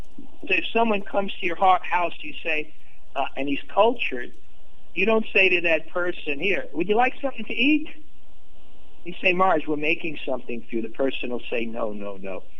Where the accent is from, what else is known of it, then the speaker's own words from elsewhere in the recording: Brooklyn, New York, United States; when I grew up in Brooklyn, just about that time there was a young boy in high school